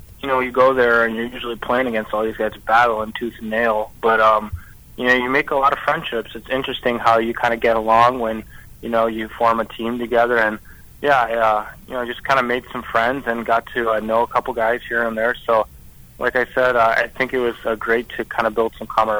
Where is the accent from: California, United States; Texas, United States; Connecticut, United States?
California, United States; moved away; growing up in California, I didn't really think about junior hockey that much. But when I moved to Michigan, I got to watch the Plymouth Whalers.